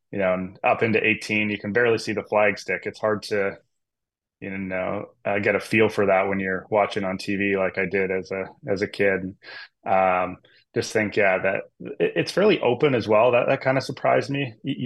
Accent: Listowel, Ontario, Canada; I hopped in the car from my hometown of Listowel, Ontario, with my dad actually

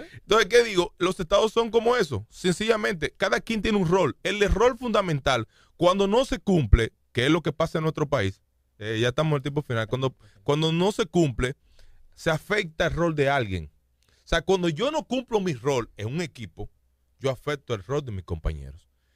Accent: Dominican Republic; nosotros somos República Dominicana

